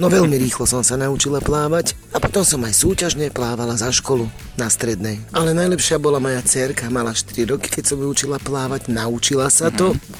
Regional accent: Šoporňa, Trnava Region, Slovakia; Pochádzam zo Šoporne, kde tečie rieka Bách a mali sme tam aj veľa bágrovísk.

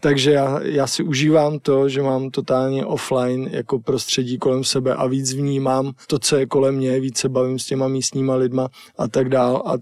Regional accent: Prague, Czechia; accent: Prague; Jsem Čech, takže řeknu v Česku, jelikož jsem žil dlouho v Praze a mám jakoby jazyk pražský

